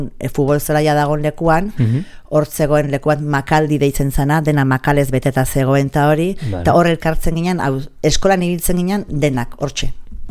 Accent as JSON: {"language": "Basque", "town": "Ugaldetxo", "region": "Basque Country", "country": "Spain", "tie": "born there", "said": "ni jaio nintzen maiatzako 31, 59an, Ugaldetxon"}